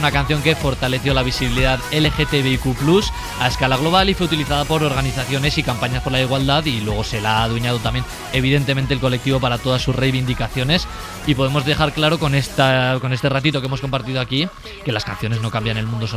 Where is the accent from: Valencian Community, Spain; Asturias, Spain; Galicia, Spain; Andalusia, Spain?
Valencian Community, Spain; Siendo yo valenciano, no voy a estar en contra del chunda chunda